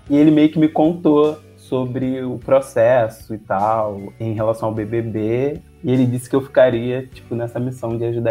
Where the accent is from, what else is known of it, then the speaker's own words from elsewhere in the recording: Rio de Janeiro, Brazil; Eu sou do Rio